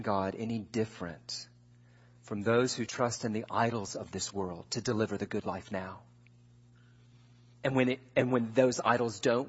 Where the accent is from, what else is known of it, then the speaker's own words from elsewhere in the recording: United States; This is something I think is very difficult for us as American Christians to get our heads around